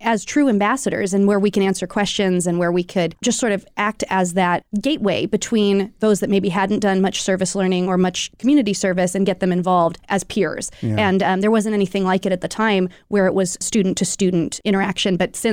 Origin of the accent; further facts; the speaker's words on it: Fresno, California, United States; Well, I am a 2007 Edison High alumna, so I grew up in Fresno and then came to Fresno State